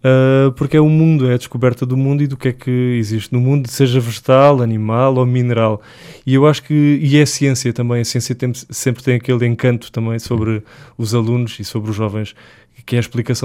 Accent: Sines, Alentejo, Portugal; moved away as an adult; now in Lisbon, Portugal; Sou alentejano, sou de Sines e vim estudar para Lisboa e fui ficando depois aqui a cumprir a minha função enquanto professor e vivo em Lisboa já há alguns anos também.

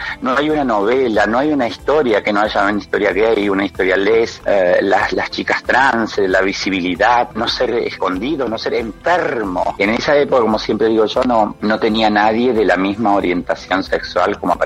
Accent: Villa General Belgrano, Córdoba, Argentina; de aquí de Villa General Belgrano. … nacida y criada en Villa General Belgrano.

